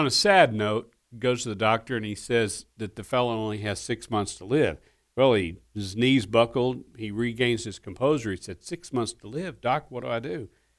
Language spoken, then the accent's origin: English; Kentucky, United States; Yeah, I was born and raised in Kentucky.